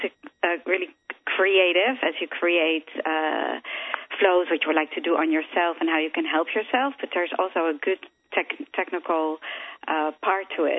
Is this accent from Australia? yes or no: no; Netherlands; moved away as an adult; now in United States; I'm originally from Holland, and my story really starts there. I came here to the United States, to New York, to be a dancer at the age of 18